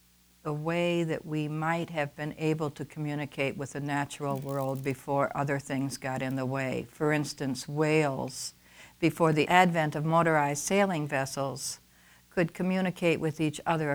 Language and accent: English; Michigan, United States; also born or lived in California; I was born and raised in Michigan, but because of other circumstances, I've found that I've had to live in other places in this country. I spent 13 years teaching and living in California